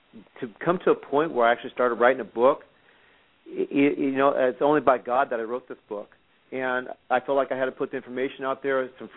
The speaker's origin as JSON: {"language": "English", "region": "California", "country": "United States", "tie": "born or raised there", "said": "Because I grew up in the Bay Area. I'm an A's fan."}